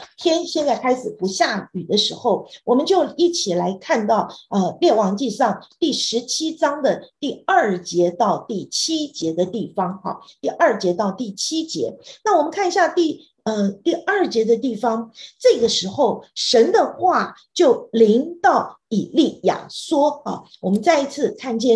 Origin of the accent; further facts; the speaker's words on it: China; 乌鸦啊，对我们中国人来讲，我们都觉得乌鸦是什么？是相当不吉利的哈